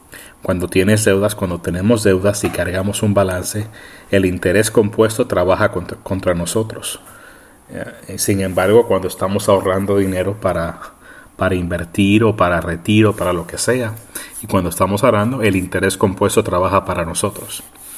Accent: Puerto Rico; now in United States; especialmente aquí, en los Estados Unidos, pero incluso yo crecí en Puerto Rico

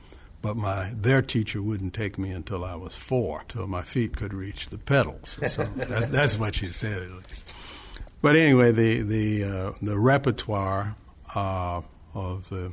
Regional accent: Toledo, Ohio, United States; I was fortunate to have maybe absorbed most of that because in my hometown there was Toledo, Ohio.

